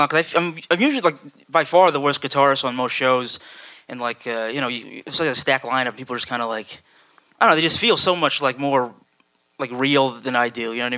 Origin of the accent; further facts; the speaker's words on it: Bethlehem, Pennsylvania, United States; also born or lived in Brooklyn; I was born in Brooklyn. My mom anticipated me being bullied, so she kind of got me to a quieter place. In Pennsylvania, you know what I mean?